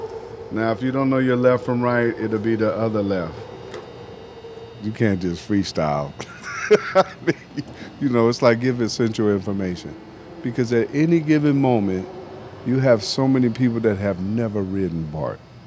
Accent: Oakland, California, United States; And then, you know, I grew up here in Oakland, actually, near this Coliseum station.

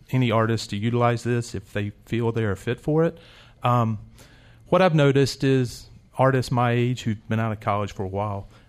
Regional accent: Concord, North Carolina, United States; I grew up in Concord, North Carolina.

